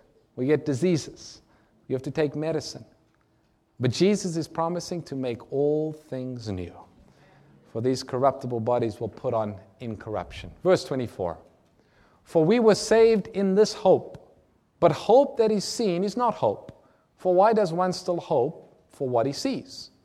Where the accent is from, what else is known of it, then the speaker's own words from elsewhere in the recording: South Africa; I found this particularly interesting because I'm from Africa, South Africa, and we've gone to some of these lion parks